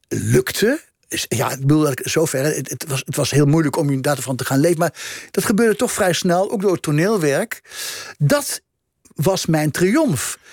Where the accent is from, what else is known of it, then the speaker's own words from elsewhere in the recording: Gelderland, Netherlands; born there; moved away; Ja, die krant van mijn geboortestreek. Ja, ik ben al heel lang niet meer daar